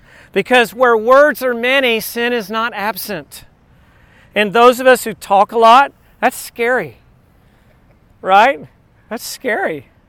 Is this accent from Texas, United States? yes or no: yes; Texas, United States; And I know from experience being in my family growing up in Texas and just moments in our own family